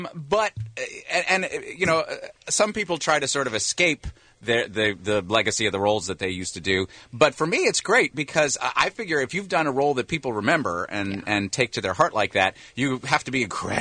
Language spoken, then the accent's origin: English; New York, United States; I'm from New York. Mm-hmm. This is how I am.